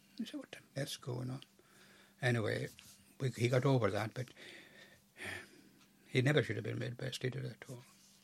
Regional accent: Lewis, Scotland, United Kingdom; when he heard I was from Lewis

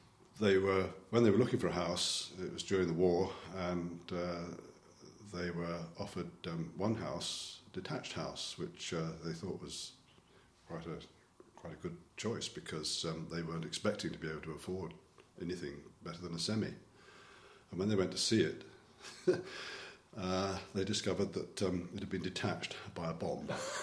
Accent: Worcester Park, London, United Kingdom; born there; I was born in Worcester Park in Surrey, although it's entered on my birth certificate as Wimbledon. Wimbledon, Surrey, which it isn't anymore, on the 19th of June 1945.

